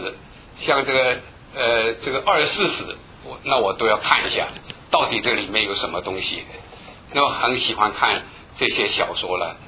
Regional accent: Shanghai, China; moved away as an adult; also born or lived in Guangdong, China / Hong Kong; 后来我家呢从香港呢又搬到上海去了，然后我就6岁的时候就到了上海。所以在一直读书读到后来，在上海毕业了以后分配离开家到了北京

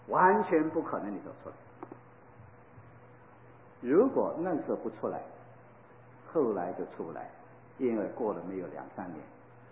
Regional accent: Guangdong, China; 我是广东人，我学经济的

